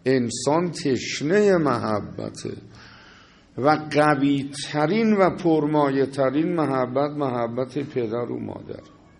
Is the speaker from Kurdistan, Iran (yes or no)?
no; Tehran, Tehran Province, Iran; میگودم منم بچه تهرونم